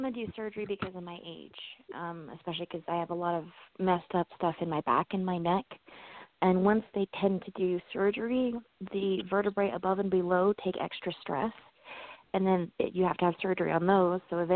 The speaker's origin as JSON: {"language": "English", "region": "Wyoming", "country": "United States", "said": "I'm from Wyoming."}